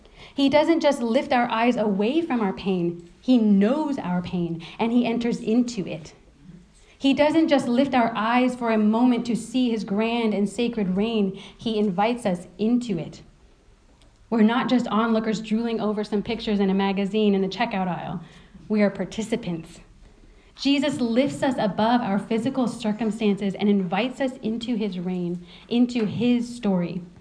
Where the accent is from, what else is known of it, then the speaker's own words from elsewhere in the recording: United States; though, growing up as an American, I grew up knowing very little of the respect due to a monarch or any leader